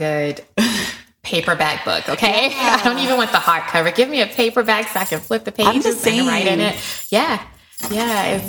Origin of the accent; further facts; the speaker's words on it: Georgia, United States; I'm originally from Georgia. Every time I went home, I made sure I saw my father.